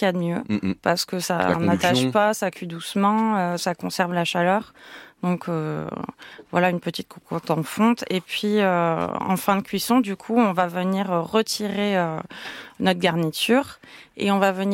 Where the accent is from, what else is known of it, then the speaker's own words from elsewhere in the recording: Montpellier, Occitanie, France; parce que moi, je viens de Montpellier, et mon papa de Sète, donc voilà, c'est le terroir.